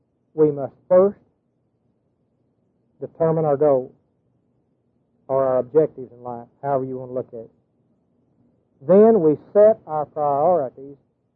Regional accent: Marietta, Oklahoma, United States; I'm from Marietta, Oklahoma, right across from Gainesville, 90 miles north of Dallas. And I'm a country boy.

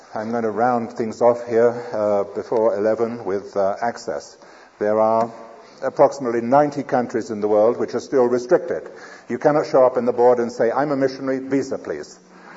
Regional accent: United Kingdom; I can say that because I'm British.

